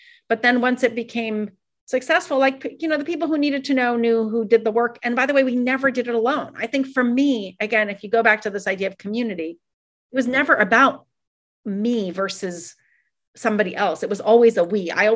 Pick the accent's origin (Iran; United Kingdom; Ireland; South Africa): Iran; now in United States; I moved here in the States in the middle of the hostage crisis. Now, I was fortunate and I didn't have an accent, but I was definitely from Iran, right?